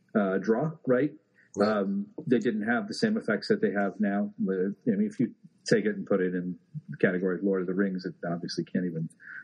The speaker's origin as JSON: {"language": "English", "country": "Ireland", "said": "And as an Irishman, I obviously like see him"}